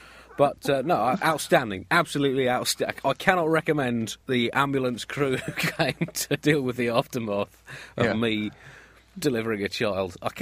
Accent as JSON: {"language": "English", "country": "United Kingdom", "said": "it really makes me as a British person appreciate the NHS"}